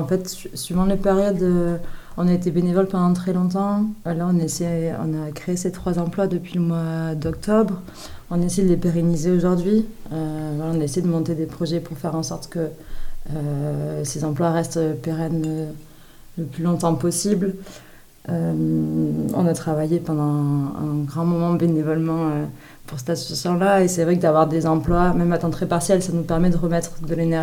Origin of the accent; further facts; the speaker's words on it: Avignon, Provence-Alpes-Côte d'Azur, France; Moi, je viens d'Avignon et on est arrivé quasiment en même temps sur le territoire avec Camille et Marik, si je ne me trompe pas. Il y a 5 ans maintenant, à peu près.